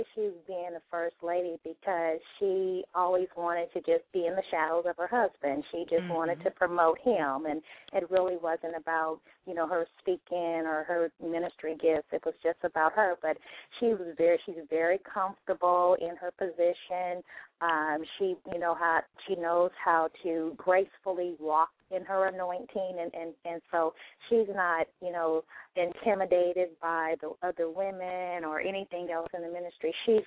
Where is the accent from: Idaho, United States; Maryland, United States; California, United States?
California, United States; Pittsburg; now in Florida, United States; I was born and raised in Pittsburgh. Those people that are in the San Francisco area, they'll know Pittsburgh, California. So I was born and raised in that area. And, so I'm a native of California. I live in Florida now